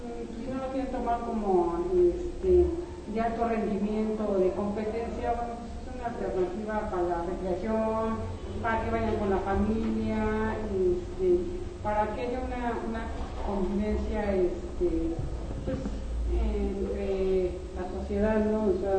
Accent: Mexico; tenemos como mexicanos algunos valores que salen naturales, que son natos

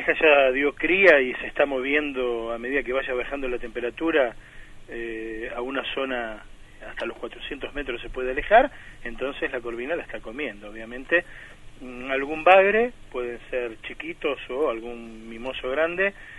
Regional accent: Quilmes, Buenos Aires Province, Argentina; Lo que más no se usa, como en el Río de la Plata, al menos yo que me crié

